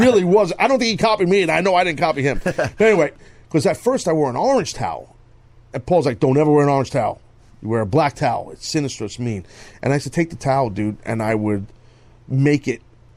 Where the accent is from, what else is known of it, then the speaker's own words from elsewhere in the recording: New York City, New York, United States; of wrestling in my hometown at the Garden.